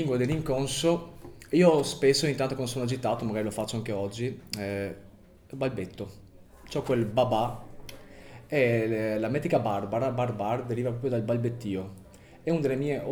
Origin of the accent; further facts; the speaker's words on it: Veneto, Italy; accent: Venetian; now in Albania; come sentite dal mio accento veneto, marcatamente veneziano, sono in Albania, insomma, si percepisce subito.